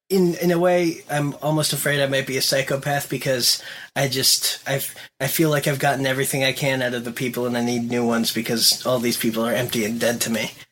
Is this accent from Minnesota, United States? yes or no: no; Memphis, Tennessee, United States; born there; I was born in Memphis, the same midwife who delivered... … daughter delivered me.